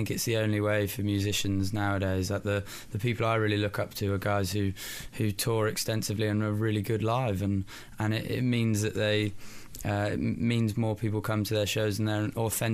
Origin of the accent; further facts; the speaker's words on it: South West England, United Kingdom; Yeah, I mean, I'm from the southwest.